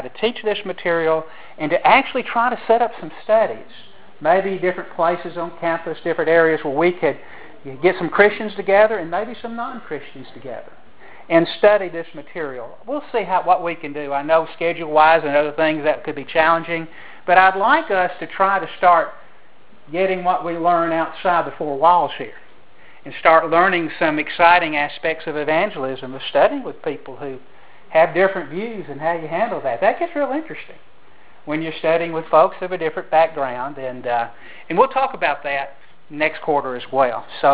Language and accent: English; New York, United States; accent: southern; I'd say, no, I'm from New York. And they'd really laugh, you know, because of my southern accent.